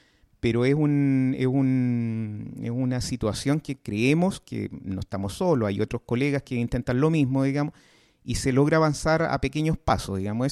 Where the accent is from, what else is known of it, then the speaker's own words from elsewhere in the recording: El Salvador; born there; De hecho, yo nací en El Salvador.